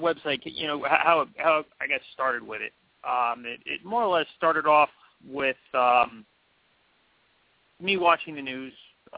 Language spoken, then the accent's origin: English; New Jersey, United States; I grew up in North Jersey, so we knew quite a few people who lost their lives in the Trade Center